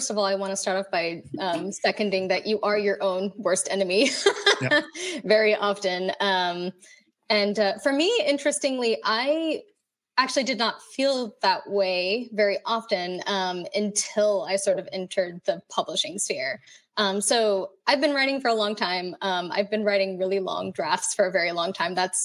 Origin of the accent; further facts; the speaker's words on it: Kuwait; English is a second language; I was born and raised in Kuwait. And so, you know, I was raised with those stories over there.